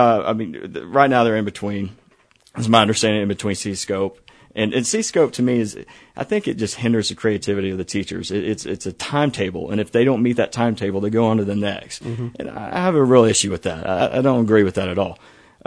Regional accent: Lubbock, Texas, United States; I'm homegrown. I grew up in Lubbock

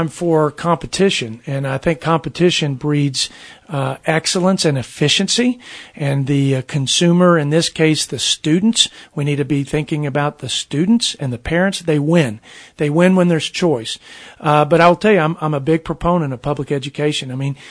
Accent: Texas, United States; what I've learned over the years from growing up in West Texas

